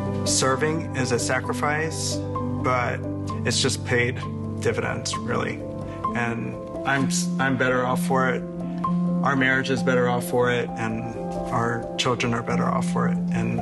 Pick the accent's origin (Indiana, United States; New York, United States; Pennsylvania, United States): Pennsylvania, United States; Philadelphia; moved away as an adult; also born or lived in Northern Virginia; now in Atlanta, United States; We're from Philadelphia. I usually say Philly. We're actually high school sweethearts. We started our family in Northern Virginia, and work brought us to Atlanta 17 years ago.